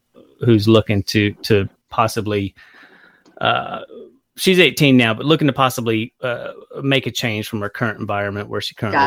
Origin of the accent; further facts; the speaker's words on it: Warner Robins, Georgia, United States; also born or lived in Florida; I'm originally from Warner Robins, Georgia, which is just south of Macon. Moved around a little bit in my, late teens, early 20s. Moved down to Tampa, Florida for a little while.